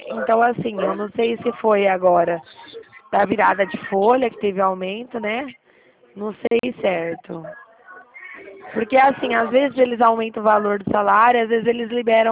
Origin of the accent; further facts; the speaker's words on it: Presidente Prudente, São Paulo, Brazil; Presidente Prudente.